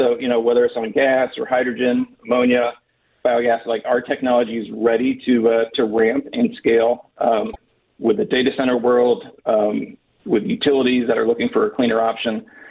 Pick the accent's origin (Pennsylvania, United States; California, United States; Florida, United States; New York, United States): Pennsylvania, United States; I grew up in Indiana County, so I can vouch for, some of the plants in that area.